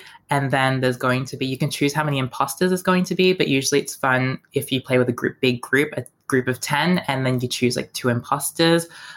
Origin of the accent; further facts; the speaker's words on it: Melbourne, Victoria, Australia; growing up in Melbourne in general, I feel like going back to school as well, when you see the weather change so much